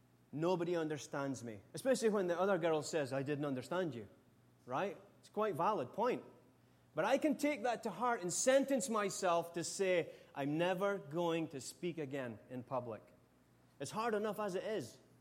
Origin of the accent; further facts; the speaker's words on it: Scotland, United Kingdom; When I was younger, growing up in Scotland